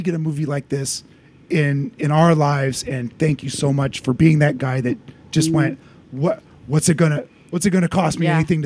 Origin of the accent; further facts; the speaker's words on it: Ohio, United States; Yeah, I grew up in Northwest Ohio where names were crazy pants